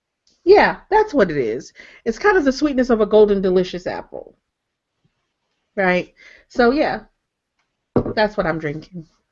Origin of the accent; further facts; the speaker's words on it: Michigan, United States; because you know I'm from Michigan, so everybody, no matter, you know, no matter what race you were into hockey